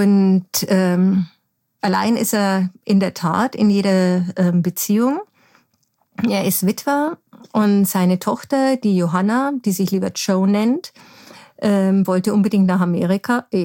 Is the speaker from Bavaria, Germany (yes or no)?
yes; Bavaria, Germany; first language Bavarian; ich bin ja in Bayern groß geworden. Also meine erste Sprache war Bayerisch. Bayerisch war eigentlich meine Muttersprache. Das hat sich jetzt ein bisschen über die Jahre rausgewaschen, so durch die verschiedenen Lebensstationen.